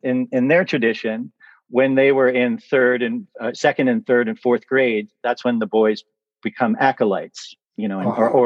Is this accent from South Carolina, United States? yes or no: no; Philadelphia, Pennsylvania, United States; I was born in South Philadelphia, right uh-huh. around the airport, on Tinicum Island.